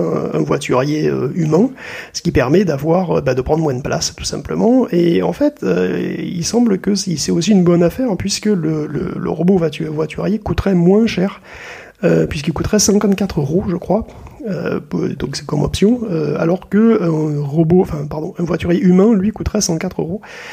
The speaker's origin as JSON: {"language": "French", "town": "Lyon", "region": "Auvergne-Rhône-Alpes", "country": "France", "said": "vous n'êtes pas sans savoir que je suis lyonnais"}